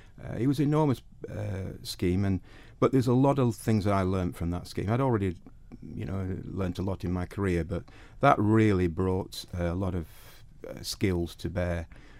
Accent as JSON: {"language": "English", "town": "Colby", "country": "Isle of Man", "tie": "born or raised there", "said": "We grew up in Ballacallo, up Glen Road in Colby."}